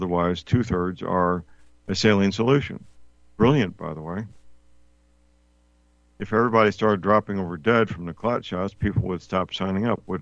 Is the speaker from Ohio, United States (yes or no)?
no; St. Louis, Missouri, United States; Pfizer is partly manufactured in my hometown, St. Louis, by the way.